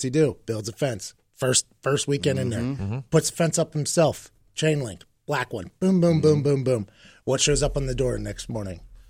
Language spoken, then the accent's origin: English; Pittsburgh, Pennsylvania, United States; My dad, we grew up in Pittsburgh, no homeowners association.